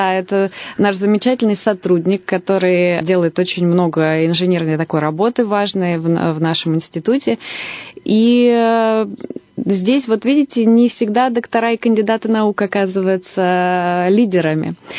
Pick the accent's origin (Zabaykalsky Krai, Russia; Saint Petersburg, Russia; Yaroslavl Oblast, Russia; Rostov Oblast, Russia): Rostov Oblast, Russia; Taganrog; also born or lived in Moscow / Novosibirsk; now in Irkutsk, Russia; Я приехала сюда из города Новосибирска. Вообще, я и не из Новосибирска. Сама училась в Москве, а родом из города Таганрога, Ростовской области. Я южанка.